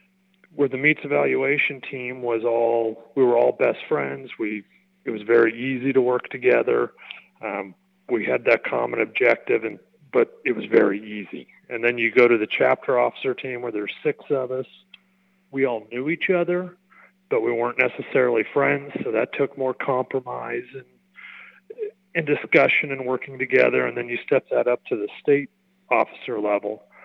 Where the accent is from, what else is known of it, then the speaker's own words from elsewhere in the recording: Kuna, Idaho, United States; I grew up in Cuna, Idaho